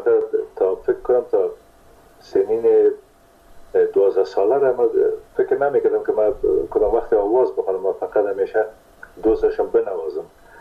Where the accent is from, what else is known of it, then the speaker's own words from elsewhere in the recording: Kunduz, Afghanistan; born there; در قندس در اون زمانی که ما به دنیا آمدم، پدرم در اسپینزر قندس مصروف ایفای وظیفه بوده و در اون زمان البته تا سنای 3 سالگی را ما در قندس بودیم، مکتب نرفتیم در قندس،